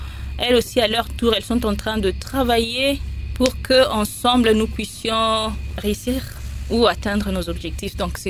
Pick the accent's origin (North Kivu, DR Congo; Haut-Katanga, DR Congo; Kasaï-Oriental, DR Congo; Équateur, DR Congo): Haut-Katanga, DR Congo; Lubumbashi; Je viens de Lumbashi